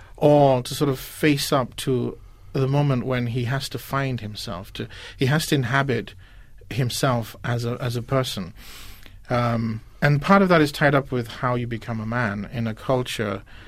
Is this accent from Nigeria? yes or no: yes; Nigeria; as a Nigerian, but more importantly as an Igbo